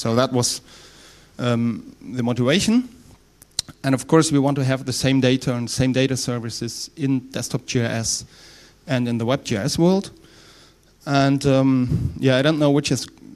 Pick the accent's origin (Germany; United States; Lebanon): Germany; Rhineland; accent: Rhineland dialect; English is a second language; And then we are from Rhineland in Germany, so we have kind of dialect there.